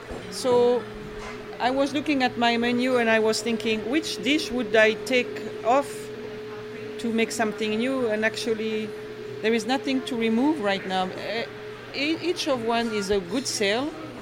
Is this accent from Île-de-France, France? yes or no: no; Bourgogne-Franche-Comté, France; Yes, that's my region. I'm from Burgundy originally.